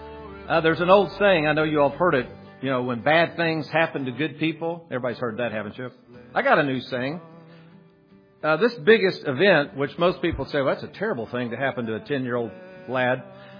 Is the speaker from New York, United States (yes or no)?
no; Lexington, Kentucky, United States; My biggest life-changing event actually occurred in 1970, growing up in Lexington, Kentucky.